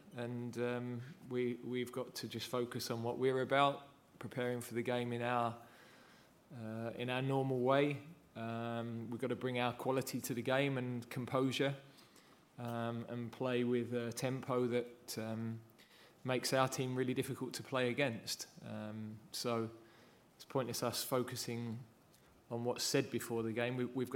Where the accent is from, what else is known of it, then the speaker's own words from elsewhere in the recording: England, United Kingdom; because I haven't followed it as closely, being an Englishman, as I'm sure the Welsh public have followed it.